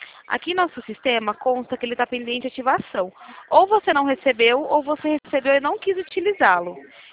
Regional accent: São Paulo, Brazil; Eu sou de São Paulo.

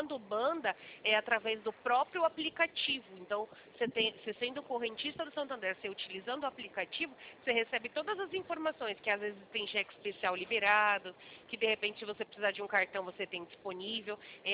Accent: São Paulo, Brazil; eu sou aqui do interior de São Paulo

